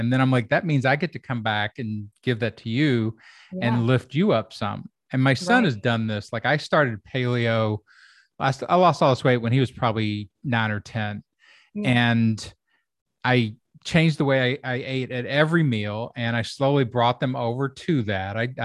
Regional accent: Kentucky, United States; where I grew up in Kentucky and hardcore suburban, you know, open a box plus Kentucky farm, you know, mentality

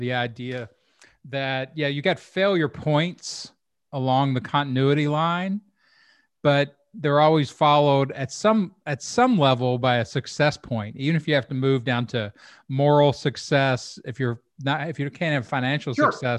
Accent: Louisville, Kentucky, United States; born there; I was born in Louisville. my father was actually born on tobacco farm in Western Kentucky.

